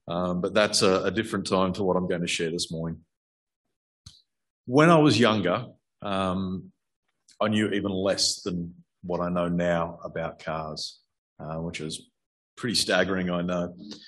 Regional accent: Forbes, New South Wales, Australia; So growing up in Forbes, summers got fairly hot as well. So 45 degrees was actually quite common, far too common.

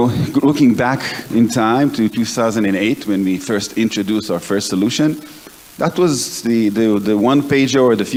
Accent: Tel Aviv, Tel Aviv District, Israel; I grew up in Tel Aviv. I did an extended military service as a naval officer.

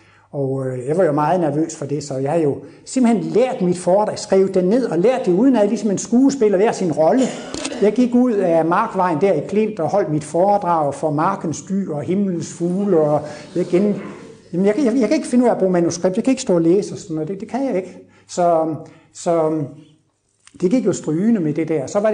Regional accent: Jutland, Denmark; Og jeg kommer fra Jylland og er sådan lidt deprimeret og har et jysk tungsind.

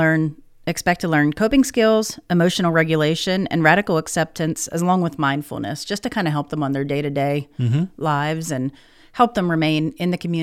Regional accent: Bolivar, Pennsylvania, United States; I'm from Bolivar, Pennsylvania, a little tiny town. Look a little ways away from here.

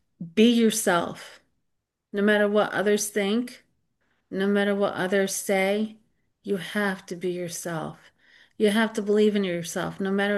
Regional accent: Connecticut, United States; home state. Come to my hometown.

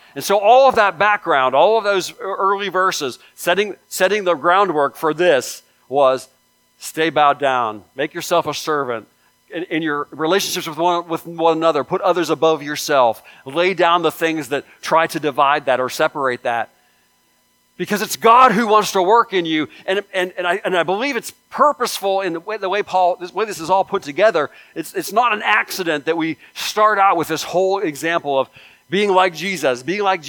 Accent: Salem, Ohio, United States; from Salem, Ohio, pastor of Abundant Life Fellowship.

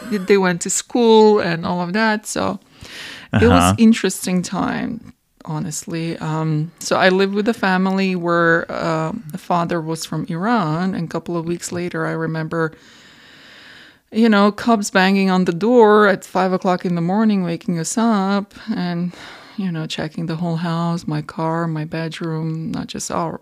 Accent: Croatia; growing up in Croatia, we would go to the seaside every year.

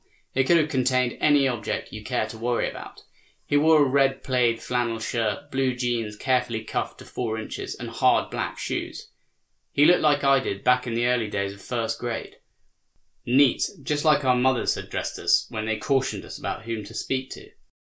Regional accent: Alabama, United States; I am not a country boy, but I am from Alabama, a place where I was raised to be friendly

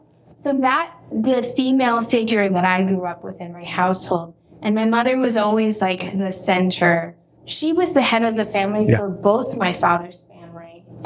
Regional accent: New York City, New York, United States; I came in with college credit. I was from New York City. I was cultured, right?

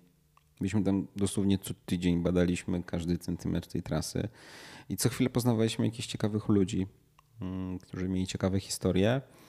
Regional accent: Warsaw, Masovian Voivodeship, Poland; jestem warszawiakiem

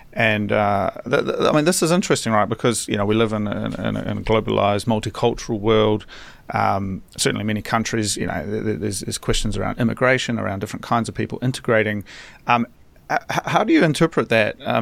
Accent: New Zealand; I'm from New Zealand originally

